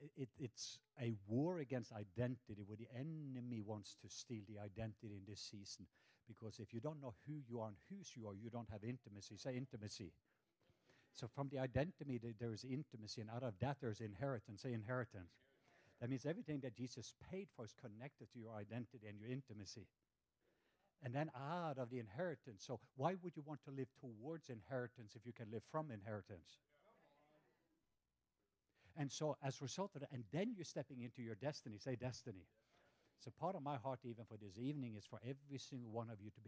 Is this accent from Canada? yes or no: no; Norway; now in Atlanta, United States; I'm a true southerner for anyone because I'm from the southwest part of Norway. So in case you... Yes, I'm a real guy. So anyway, but I live in Atlanta